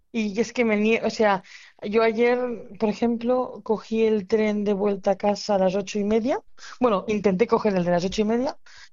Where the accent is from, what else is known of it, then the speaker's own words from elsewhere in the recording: Tarragona, Catalonia, Spain; yo soy de Tarragona.